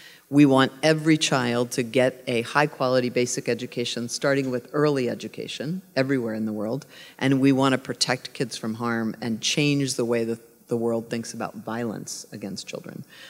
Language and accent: English; Pittsburgh, Pennsylvania, United States; growing up in Pittsburgh, you know, I kind of thought of the world as a pretty equal place.